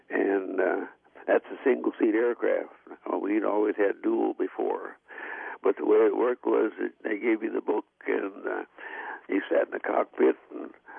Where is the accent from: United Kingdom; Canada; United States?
United States; Iowa Falls, Iowa; So I went back to my hometown of Iowa Falls, Iowa.